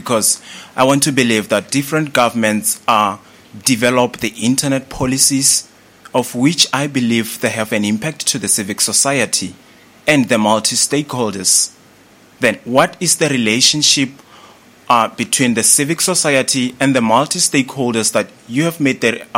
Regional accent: Botswana; I'm from Botswana.

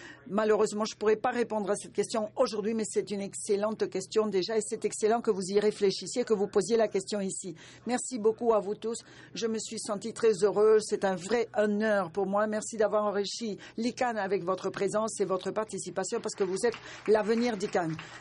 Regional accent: Argentina; je viens de l'Argentine.

